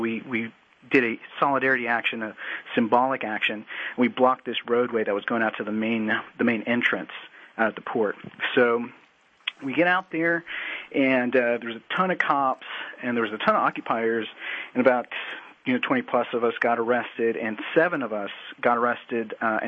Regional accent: Brownsville, Texas, United States; also born or lived in McAllen; now in Austin, United States; I live in Austin. I was part of Occupy Austin. I'm originally from the Valley, from Brownsville, McAllen

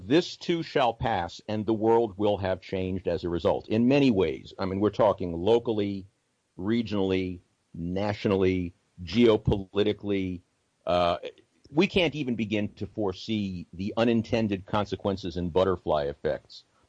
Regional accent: New York, United States; now in Houston, United States; because I talk with my hands, I'm from New York, I'm Jewish, I'm old

